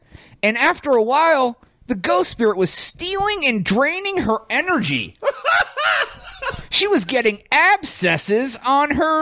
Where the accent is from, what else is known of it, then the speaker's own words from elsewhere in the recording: Ireland; I'm from Ireland. We learn better as little girls.